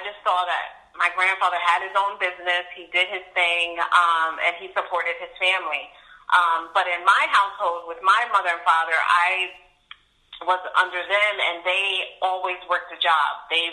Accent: New Jersey, United States; now in North Carolina, United States; I was born and raised in New Jersey. Just moved to North Carolina with my four kids.

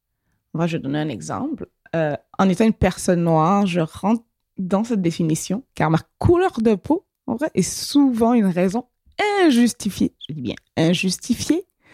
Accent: Martinique, France; Je viens de la Martinique, born and raised.

